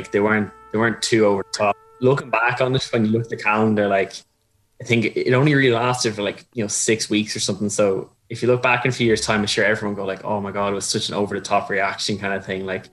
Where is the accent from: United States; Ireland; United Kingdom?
Ireland; Dunshaughlin, Leinster; I'm from Dunshaughlin.